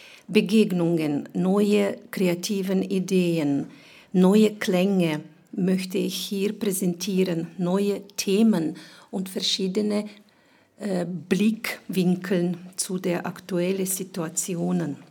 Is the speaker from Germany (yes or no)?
no; Ukraine; An meiner Heimat? Dort in der Ukraine habe ich immer zwei Sachen vermisst.